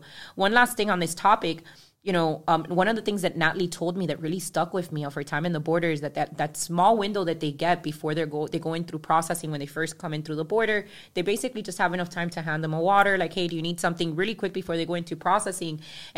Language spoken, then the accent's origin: English; United States; large family that clearly continues to live in Cuba that I don't have a lot of relationship with because I grew up in the States.